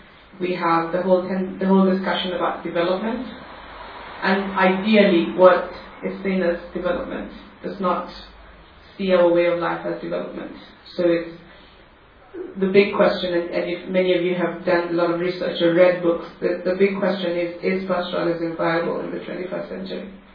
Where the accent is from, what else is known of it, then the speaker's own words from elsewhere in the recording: Turkana County, Kenya; I come from the Turkana community, but I tend to work with pastoralists, fisher folk, and the general northern Kenya communities.